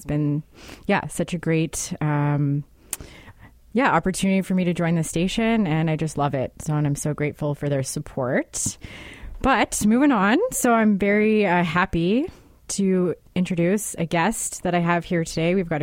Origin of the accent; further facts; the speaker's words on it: Winnipeg, Manitoba, Canada; also born or lived in Halifax, Canada; And I'm from Winnipeg, but I moved back here a couple of years ago